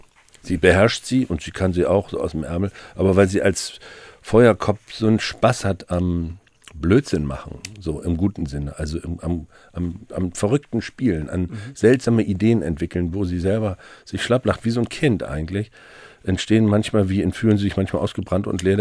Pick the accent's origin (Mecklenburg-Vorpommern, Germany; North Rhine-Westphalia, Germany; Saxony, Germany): North Rhine-Westphalia, Germany; now in Hamburg, Germany; als Westfale, der hier gelandet ist